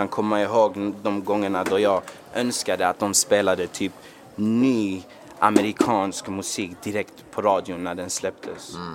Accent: Ghana; now in Sweden; Jag är ju från Ghana.

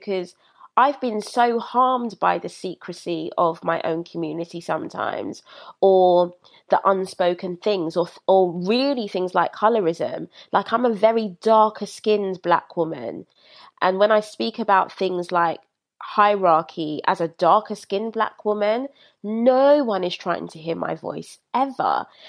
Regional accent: Brixton, London, United Kingdom; I was raised in Brixton. Everyone was Black.

